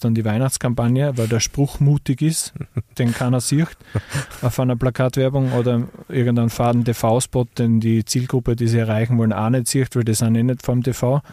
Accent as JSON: {"language": "German", "region": "Styria", "country": "Austria", "moved": "yes", "lives_now": "Villach, Austria", "said": "ich bin von der Steiermark nach Villach gekommen, dann haben wir Bachelor studiert und dann sind alle Kumpel irgendwie weggegangen, die ganzen Kärntner."}